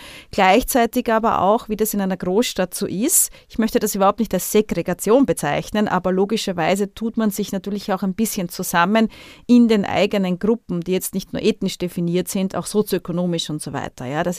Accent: Austria; Ich darf das sagen als Österreicherin.

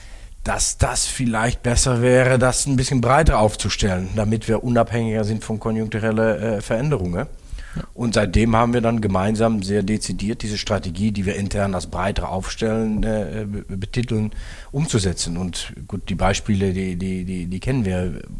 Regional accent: Netherlands; born there; German is a second language; gebürtige Niederländer

